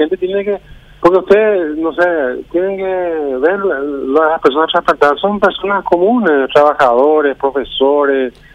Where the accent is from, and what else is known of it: Paraguay